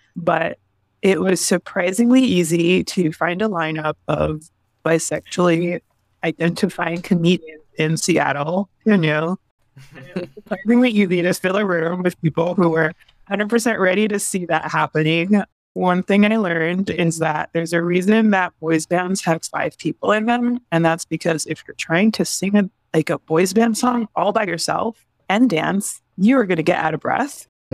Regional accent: Belgium; So I grew up in Belgium

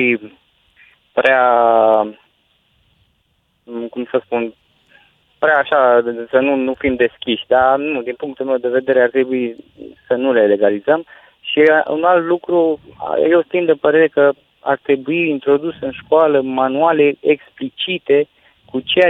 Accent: Romania; Problema asta cu drogurile, cred că sunt foarte multe lucruri pe care noi, ca români, ar trebui să le învățăm.

